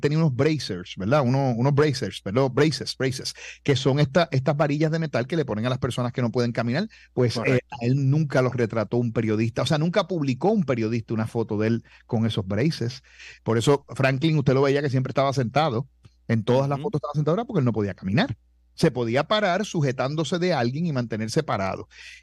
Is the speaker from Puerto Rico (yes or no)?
yes; Puerto Rico